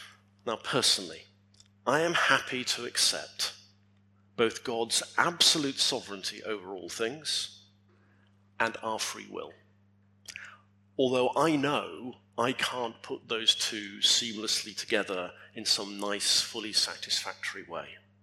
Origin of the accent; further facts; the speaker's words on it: York, Yorkshire and the Humber, United Kingdom; I was brought up in York, and the year 1190 is etched into my memory from local history lessons.